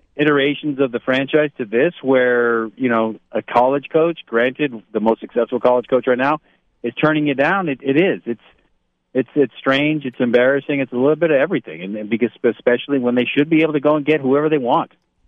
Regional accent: Barstow, California, United States; I grew up in Barstow, like you mentioned, a child of the Showtime Lakers

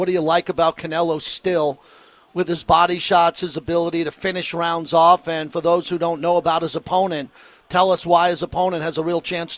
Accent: Long Island, New York, United States; I grew up in Long Island, New York, with a heavy, heavy Jewish population.

